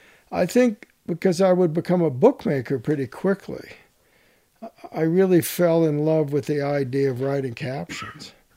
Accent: New York City, New York, United States; I grew up in New York City. My mother took me to the Metropolitan Museum.

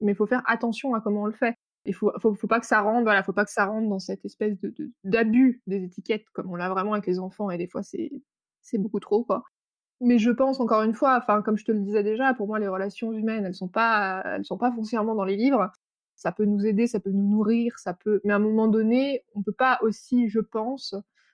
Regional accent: France; also born or lived in Sweden; Et pourtant, je suis française, hein. Mais je suis devenue adulte en Suède.

